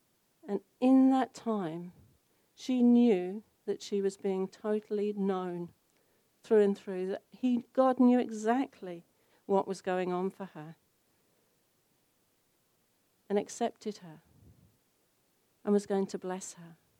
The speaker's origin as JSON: {"language": "English", "town": "Brighton", "region": "South East England", "country": "United Kingdom", "moved": "yes", "lives_now": "Palmerston North, New Zealand", "said": "I come from Brighton in Sussex, which is a huge conurbation, a bit like London by the sea."}